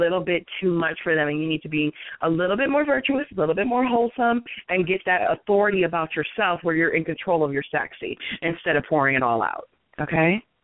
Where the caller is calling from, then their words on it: Ohio, United States; I'm calling from Ohio.